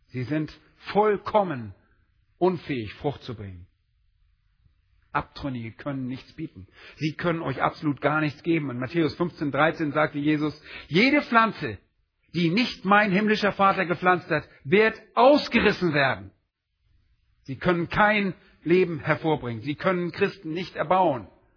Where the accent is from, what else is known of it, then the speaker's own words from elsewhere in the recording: Berlin, Germany; Nun, als Berliner sind wir nicht gerade so landwirtschaftlich geprägt.